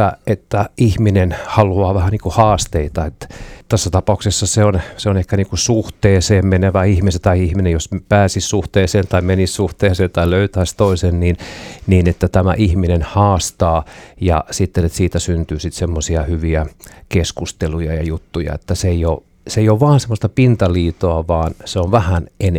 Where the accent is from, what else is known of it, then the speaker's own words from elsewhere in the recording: Alaveteli, Ostrobothnia, Finland; born there; kun mä synnyin Alavetelissä